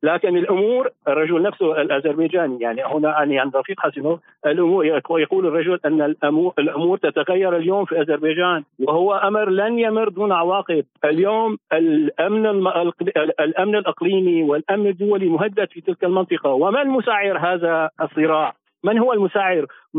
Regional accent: Syria; طبيعي بداية كسوري لم تغب السيادة عن الحدود السورية بالمطلق

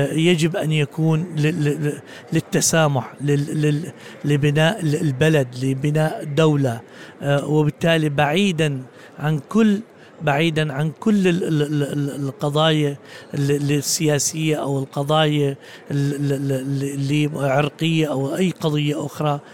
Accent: Syria; يعني ما كأنه طلعنا من سوريا إلا أنه احنا ببلدنا.

